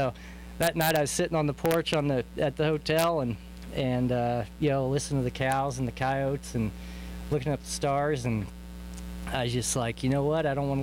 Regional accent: Chickasha, Oklahoma, United States; born there; I was born in Chickasha, and we've got family here in Elk City

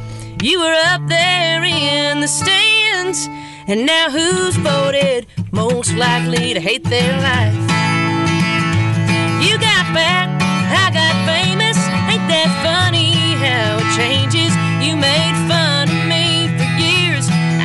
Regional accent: Mammoth Spring, Arkansas, United States; I'm from the Ozark Mountains. I'm from Arkansas.

